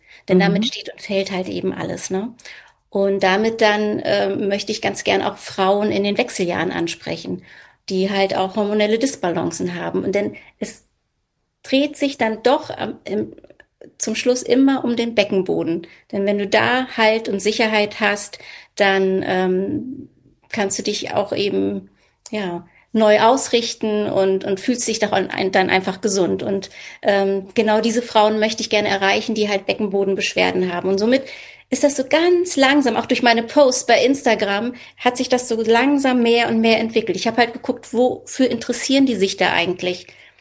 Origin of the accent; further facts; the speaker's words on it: Lower Saxony, Germany; ich bin 58 Jahre jung und ich habe 3 erwachsene Kinder, habe an meinem Heimatort in der Lüneburger Heide eine Privatpraxis für Physiotherapie.